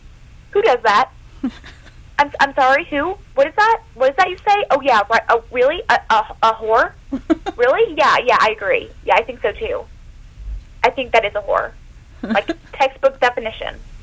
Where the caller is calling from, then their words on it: Lexington, Kentucky, United States; I'm calling you from Lexington, Kentucky